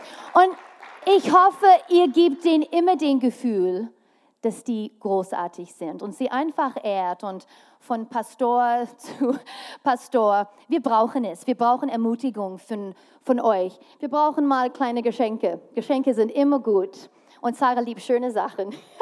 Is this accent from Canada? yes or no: yes; Canada; now in Germany; ich komme aus Kanada, mein Mann aus Amerika.